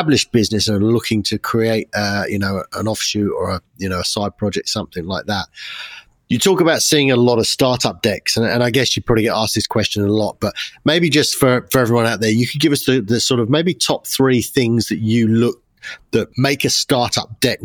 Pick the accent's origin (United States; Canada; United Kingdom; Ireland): United Kingdom; England; born there; considering we're both English born